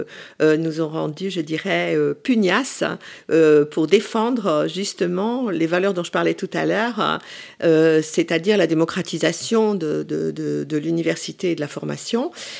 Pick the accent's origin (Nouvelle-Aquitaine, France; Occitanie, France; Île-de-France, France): Île-de-France, France; Paris; Moi, j'ai été très atypique, puisque je venais de Paris et j'étais vraiment la seule parisienne de la promotion.